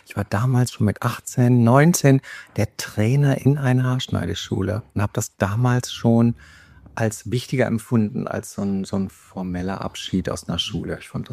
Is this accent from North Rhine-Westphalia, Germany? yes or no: yes; North Rhine-Westphalia, Germany; accent: Lower Rhine dialect; Jetzt kam so ein bisschen mein niederrheinischer Dialekt durch.